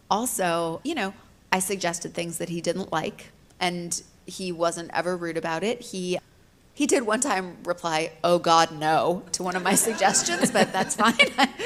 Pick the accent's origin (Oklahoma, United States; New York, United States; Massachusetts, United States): Massachusetts, United States; Ipswich; right now I'm working on something that's set in my hometown of Ipswich, Massachusetts.